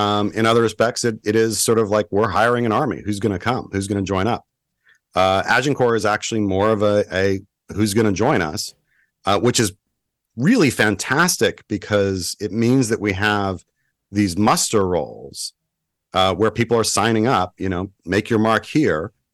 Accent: United States; No, people don't like to hear that, but I'm an American. I got no dog in this fight.

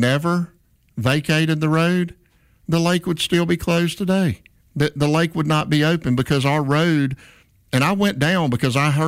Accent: Theodore, Alabama, United States; I grew up in Theodore. I'm from Wheelerville

